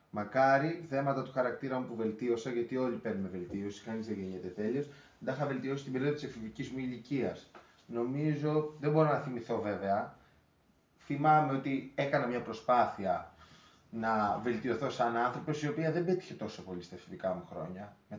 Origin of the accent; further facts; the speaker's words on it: Skala, Peloponnese, Greece; also born or lived in Patras; Εγώ γεννήθηκα το 1992 στις 20 Αυγούστου. Έζησα και μεγάλωσα τα παιδικά μου χρόνια στη Σκάλα Λακωνίας, από όπου και ο τόπος καταγωγής του πατέρα μου. Η μητέρα μου κατάγεται από ένα χωριό άλλο, την Κρεμαστή Λακωνίας